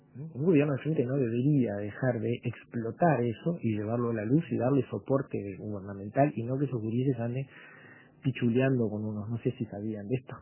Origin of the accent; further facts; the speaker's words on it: Uruguay; con la forma de sentir y de pensar de nosotros como uruguayos.